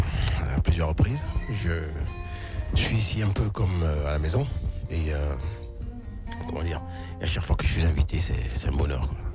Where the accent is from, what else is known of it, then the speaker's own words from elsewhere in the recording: Cameroon; Lorsqu'on vient du Cameroun, quand on est au Cameroun, on va dire, on est dans un univers musical extrêmement riche.